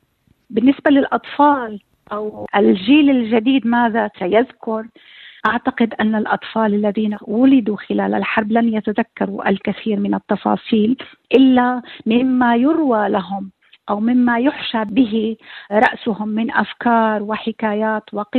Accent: Damascus, Damascus Governorate, Syria; moved away; هي الحلم الجميل الذي عشته منذ الطفولة، أنا عشت طفولتي في دمشق

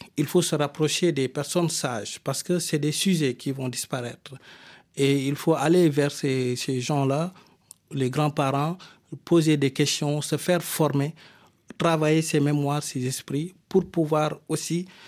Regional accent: Tambacounda, Senegal; À Tambacounda, dans ma ville natale, là où l'État nous a donné un espace pour faire le musée.

